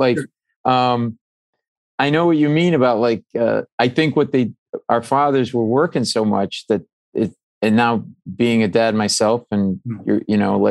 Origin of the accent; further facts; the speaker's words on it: Providence, Rhode Island, United States; And we would go to Red Sox games because we grew up in Providence.